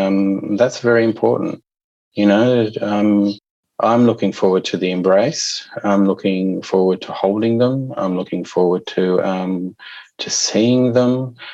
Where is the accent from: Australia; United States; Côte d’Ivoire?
Australia; born there; Even though I was born in Australia, I get asked the question, where are you from? And I make reference to the name of the hospital that I was born